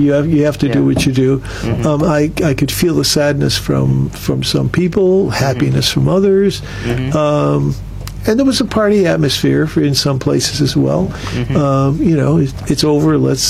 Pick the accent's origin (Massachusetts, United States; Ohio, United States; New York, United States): Massachusetts, United States; Williamstown; I do a column for my hometown newspaper, the Berkshire Eagle.